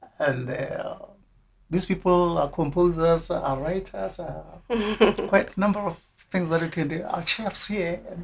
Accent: South Africa; I'm coming from South Africa as well. And I'm living there as well in Kinsale Accommodation Center.

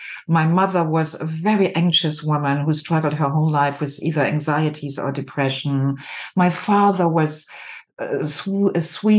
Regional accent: Germany; As a child, I grew up in Germany as a single child with parents who were quite late when they had me.

